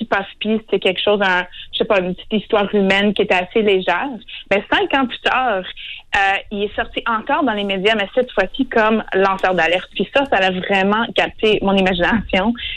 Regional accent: Welland, Ontario, Canada; moved away; moi, je suis une franco-ontarienne qui vient d'une petite ville en Ontario qui s'appelle Welland, qui est juste à côté de Niagara.

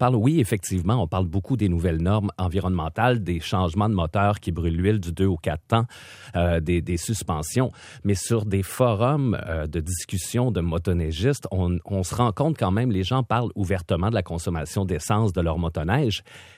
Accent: Quebec, Canada; moi, je viens de la campagne, je viens de la région et je viens de Charlevoix

